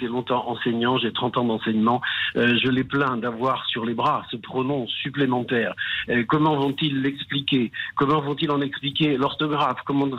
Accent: Brittany, France; Étant donné que je suis originaire de Haute-Bretagne, Saône-et-Vilaine, Loire-Atlantique, Morbihan, Côte-d'Armor

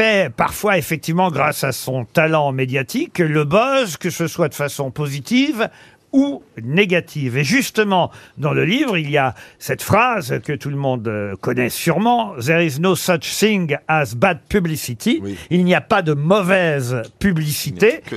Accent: France

